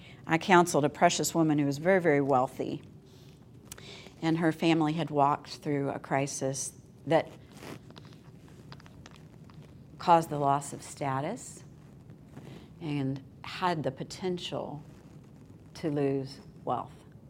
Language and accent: English; Illinois, United States; we're both originally from Illinois, and now I'm in Texas.